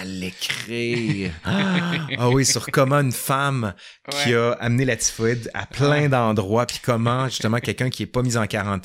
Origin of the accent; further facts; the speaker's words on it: Quebec, Canada; si tu me demandes mon identité, je suis Québécois.